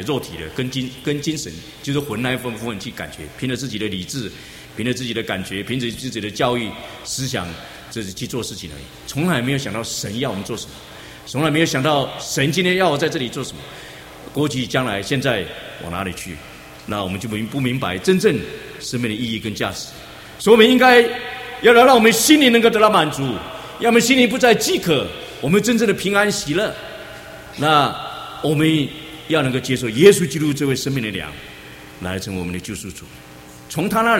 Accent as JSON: {"language": "Chinese", "country": "China", "said": "我们中国人讲画一。画一个饼啊，来充饥"}